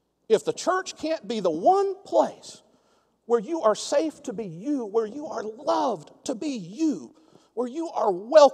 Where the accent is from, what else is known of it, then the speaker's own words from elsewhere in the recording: Georgia, United States; also born or lived in North Carolina; When Leanne and I moved from North Carolina back to Georgia near where we were from, it was so that we could have kids.